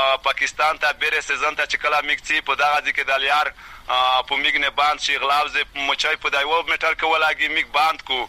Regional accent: Matak, Khost, Afghanistan; زه خپل د خوست ولایت د تڼۍ ولسوالۍ د متک کلی اوسیدونکی

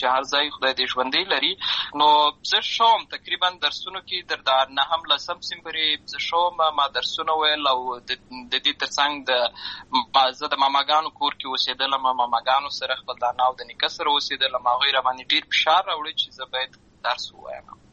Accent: Lashkar Gah, Helmand, Afghanistan; born or raised there

